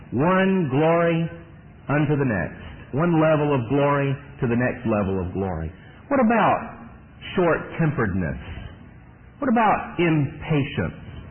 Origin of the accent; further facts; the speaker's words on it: Fairburn, Georgia, United States; Now, we were raised in Fairburn, Georgia, a little town southwest of Atlanta.